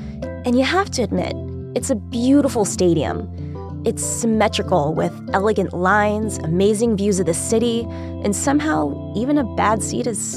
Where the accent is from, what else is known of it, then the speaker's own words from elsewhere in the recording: Los Angeles, California, United States; So this is kind of embarrassing. I am from Southern California. I moved here from LA. So the Dodgers have essentially been my team my entire life.